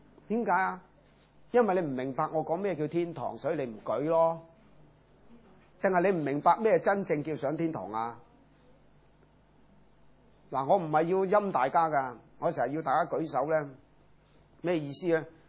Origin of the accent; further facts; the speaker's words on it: Hong Kong; 因为我哋香港人呢可能呢即係住嘅地方呢即係住惯咗白鸽笼。